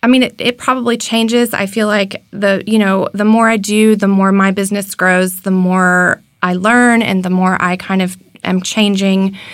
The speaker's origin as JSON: {"language": "English", "town": "Mansfield", "region": "Texas", "country": "United States", "tie": "born or raised there", "lives_now": "Houston, United States", "said": "I'm from Mansfield, Texas, which is just outside of Fort Worth. Grew up there, went to school at UNT, met your son, and we were in Dallas, and then kind of made our way to Houston"}